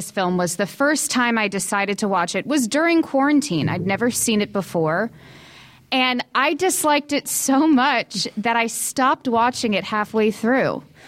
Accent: New Jersey, United States; Being that I'm from Jersey, Daniel's from Newark.

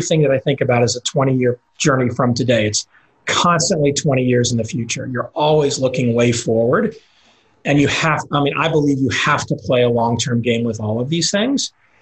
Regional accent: Dallas, Texas, United States; I grew up Jewish in Dallas, Texas. I was one of, you know, four Jews in a big high school, 1,000, 2,000 people.

